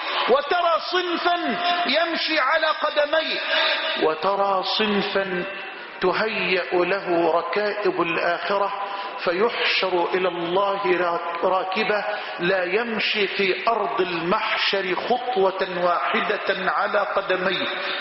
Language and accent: Arabic; Egypt; اللهم اجعل بلدنا مصر أمنا أمانا سخاء رخاء